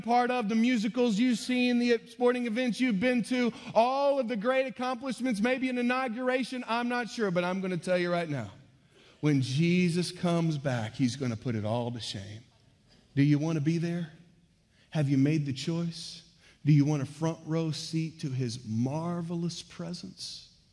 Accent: Houston, Texas, United States; I grew up in the Houston area, and so growing up down there, we used to go to the Rockets games.

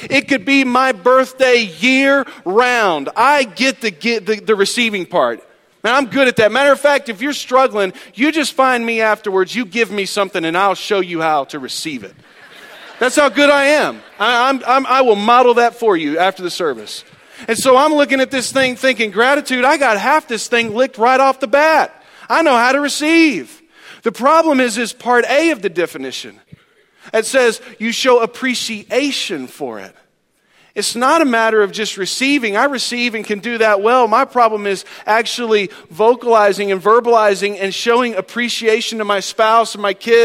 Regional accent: Snyder, Texas, United States; We came from Snyder, Texas.

